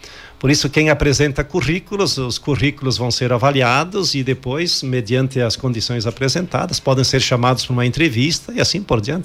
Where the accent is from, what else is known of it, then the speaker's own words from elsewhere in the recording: Carlos Barbosa, Rio Grande do Sul, Brazil; E lá no interior de Carlos Barbosa, de onde eu sou